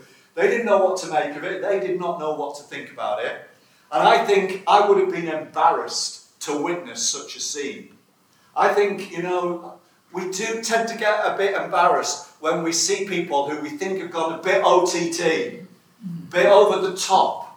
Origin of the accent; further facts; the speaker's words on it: Barrow, North West England, United Kingdom; I'm preaching in a few weeks' time in the church I grew up in Barrow